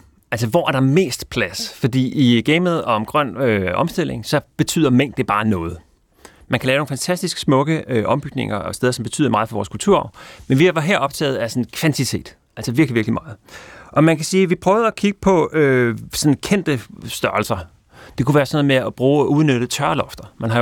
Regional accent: Copenhagen, Capital Region of Denmark, Denmark; jeg voksede op i København i 80'erne.

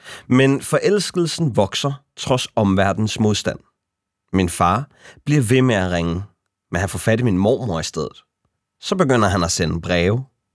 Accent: Hvidovre, Capital Region of Denmark, Denmark; born there; Jeg blev født på Hvidovre Hospital.

